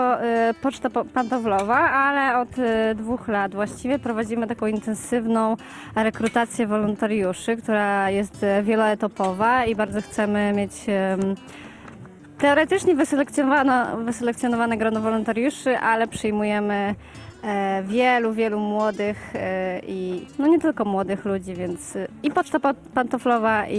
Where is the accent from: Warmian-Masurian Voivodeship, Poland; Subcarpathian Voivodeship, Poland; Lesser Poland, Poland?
Subcarpathian Voivodeship, Poland; Cieszanów; bo ja jestem z Cieszanowa okolicznego